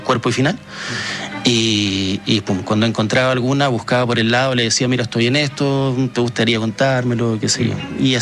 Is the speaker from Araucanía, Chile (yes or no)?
no; Punta Arenas, Magallanes, Chile; con mi familia, en mi casa en Punta Arenas. Yo soy magallánico.